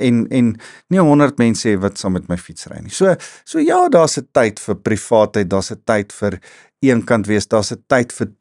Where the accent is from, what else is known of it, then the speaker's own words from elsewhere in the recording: Germiston, Gauteng, South Africa; Ek het in Germiston groot geword.